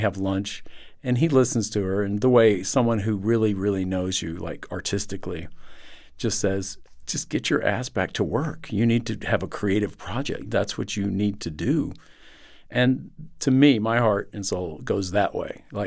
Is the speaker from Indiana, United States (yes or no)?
no; Texas, United States; As a Texan, I was a big Beto supporter